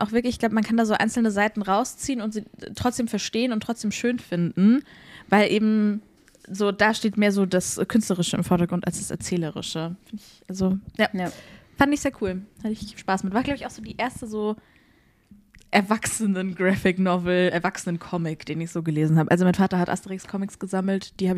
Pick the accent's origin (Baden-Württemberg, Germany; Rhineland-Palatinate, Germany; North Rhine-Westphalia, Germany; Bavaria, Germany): Bavaria, Germany; Aschaffenburg; Ja, also eigentlich sind wir 4 Straßen voneinander aufgewachsen.